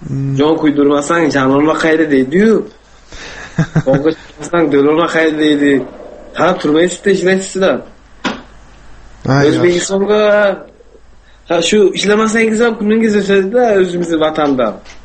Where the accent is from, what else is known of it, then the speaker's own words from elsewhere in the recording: Bukhara, Bukhara Region, Uzbekistan; now in United States; Yo'q, Buxorodanman aka.